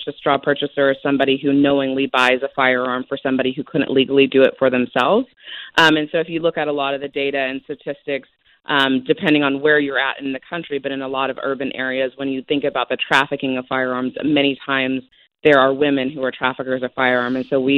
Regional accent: Midland, Texas, United States; Yeah, there is a lot of oil, especially where I grew up in Midland. Yeah. Oil and high school football is what we have in Midland, Texas.

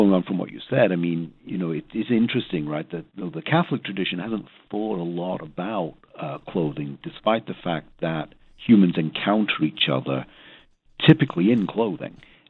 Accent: England, United Kingdom; moved away as an adult; now in United States; I was born and raised in England, but the very, very brief story is I married a woman from Philadelphia, and so I, you know, became an immigrant.

